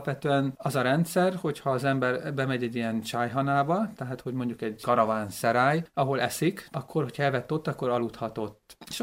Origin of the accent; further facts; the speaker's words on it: Hungary; és amikor mondtam, hogy Magyarországról jöttem, akkor fölkapta a fejét